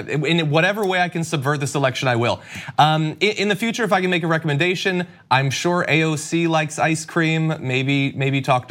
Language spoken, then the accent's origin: English; East Coast, United States; I grew up on the East Coast, so Ben and Jerry's has been my favorite ice cream for a very, very long time.